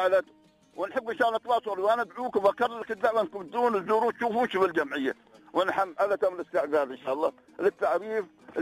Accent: United Arab Emirates; نحن أبناء الإمارات

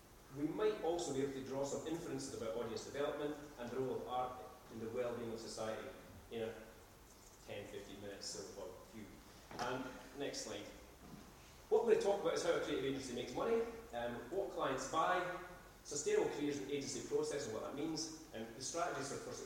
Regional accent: Scotland, United Kingdom

